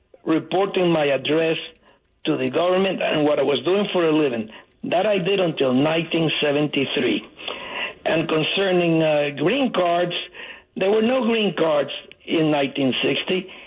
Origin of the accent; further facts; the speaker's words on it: Cuba; moved away; I came from Cuba legally in 1960